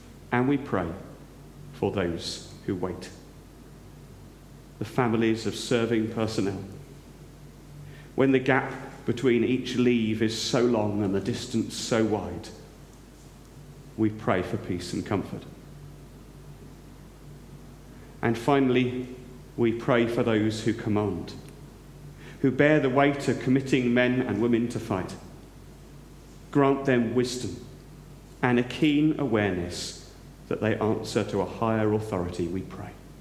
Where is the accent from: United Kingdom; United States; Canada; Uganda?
United Kingdom; Reading, South East England; also born or lived in Tylehurst; When I was age 11 or 12, or at least old enough to head off into Reading, I was born in Tylehurst, to head off into Reading town centre with my pocket money on a Saturday